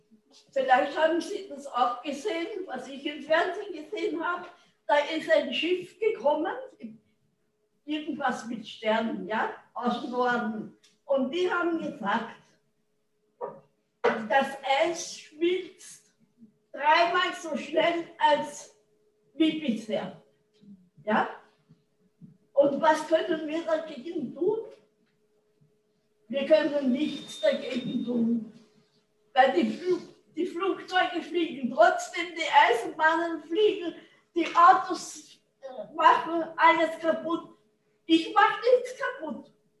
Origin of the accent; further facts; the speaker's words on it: Vienna, Austria; Nee, nee. Ich bin doch aus Wien.